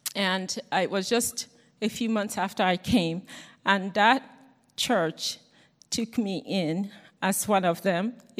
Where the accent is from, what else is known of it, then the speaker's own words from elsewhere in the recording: Nigeria; I'm from Nigeria, as he said, and I grew up in a family that we were Christians. I don't know any other way. I was born in that family. My father was a strong Christian.